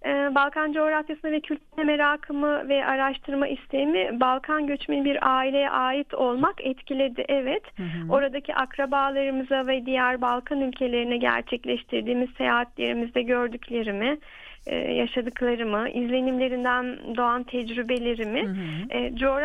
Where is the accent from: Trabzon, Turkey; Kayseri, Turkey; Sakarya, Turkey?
Sakarya, Turkey; now in Istanbul, Turkey; Aslen Sakaryalıyım. Ailem Makedonya'dan. Bugün artık isim değişti. Kuzey Makedonya oldu. Büyüklerim göçtüğünde Yugoslavya'ymış. Balkan göçmeni bir ailenin ferdiyim.